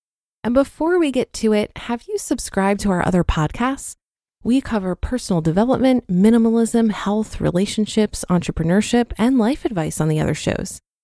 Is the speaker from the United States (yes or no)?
no; Poland; English is a second language; I grew up in Poland, a country near bankrupt because of the communism imposed by Russian occupation.